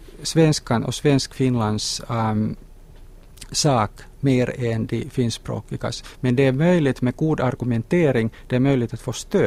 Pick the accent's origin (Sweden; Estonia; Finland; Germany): Finland; first language Finnish; Swedish is a second language; jag är finskspråkig och jag har lärt mig svenska enbart i skolan. Jag har väldigt lite kontakt med Svenskfinland